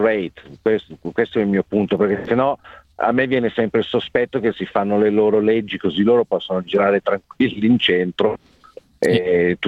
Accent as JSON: {"language": "Italian", "town": "Milan", "region": "Lombardy", "country": "Italy", "moved": "as an adult", "lives_now": "Wollongong, Australia", "said": "Io sono di Milano, sì."}